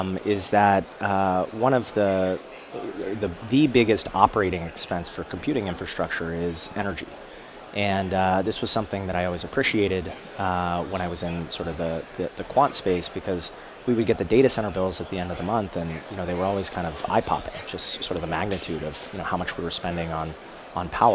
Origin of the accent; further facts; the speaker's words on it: Colorado, United States; I grew up in Colorado, and I had always had this aspiration to climb Mount Everest.